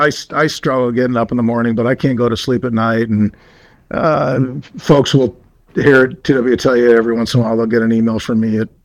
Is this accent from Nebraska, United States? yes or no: yes; Nebraska, United States; now in Wisconsin, United States; I grew up in Nebraska. Football is my I live in Wisconsin.